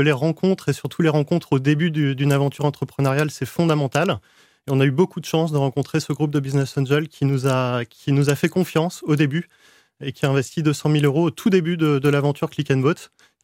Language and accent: French; Brittany, France; moi je suis breton.